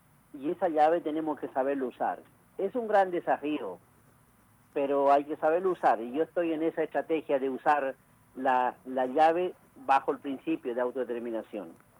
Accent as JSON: {"language": "Spanish", "country": "Chile", "said": "como ciudadano, como chileno"}